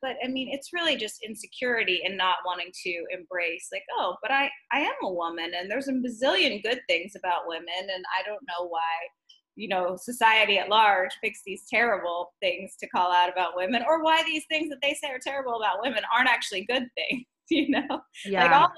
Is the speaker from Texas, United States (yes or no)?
yes; Texas, United States; I was raised in Texas, which is, you know, Southern values and traditions